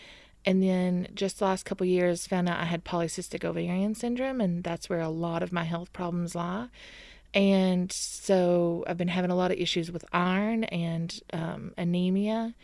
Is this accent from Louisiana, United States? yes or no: no; McRoberts, Kentucky, United States; I'm from McRoberts, Kentucky, and we are here at Apple Shop, where I work as the director of Appalachian Media Institute.